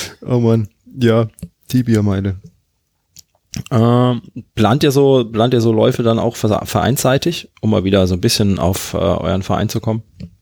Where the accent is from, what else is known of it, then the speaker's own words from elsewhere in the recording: Karlsruhe, Baden-Württemberg, Germany; Ja, als Karlsruher ist alles Schwaben, was auf der Seite ist.